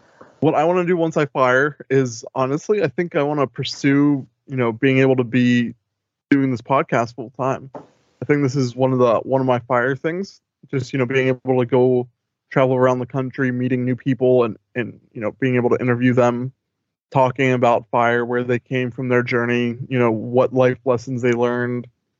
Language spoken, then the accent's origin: English; Matthews, North Carolina, United States; moved away as an adult; also born or lived in Baltimore, Maryland; But yeah, so I moved from Baltimore, Maryland when I was like 3 to Matthews, North Carolina. And that's where I, you know, I grew up until I was 18 and I left for the Army.